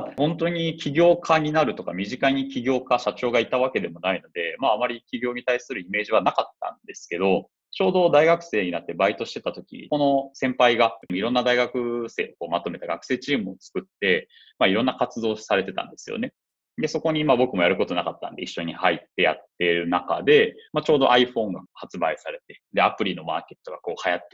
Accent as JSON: {"language": "Japanese", "region": "Osaka", "country": "Japan", "said": "簡単な自己紹介をさせていただきますと、で出身は大阪です。で、大阪の高校で大阪の大学関西学院大学を卒業して"}